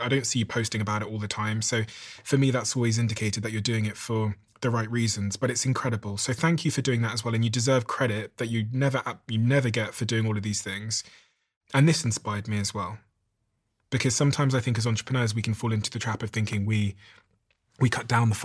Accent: Manchester, North West England, United Kingdom; whether it's the support you gave to Manchester, which is the city that I consider my hometown

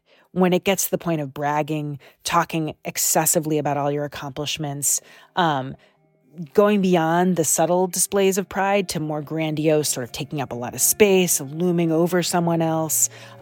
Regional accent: Canada; many Canadians are very proud of being a Canadian. And the result is that we care not just about how our own individual self succeeds

